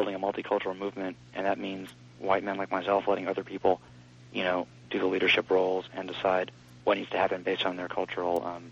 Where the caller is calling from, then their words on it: San Francisco, California, United States; from San Francisco. How you doing?